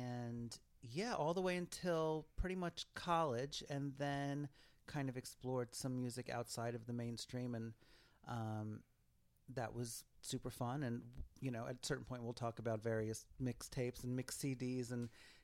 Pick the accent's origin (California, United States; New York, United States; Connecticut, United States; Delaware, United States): New York, United States; Brooklyn; so I grew up in Brooklyn